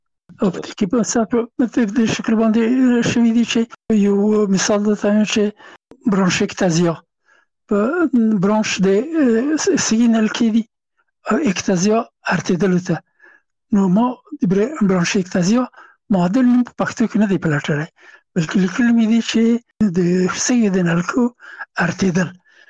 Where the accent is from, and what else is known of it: Afghanistan; now in France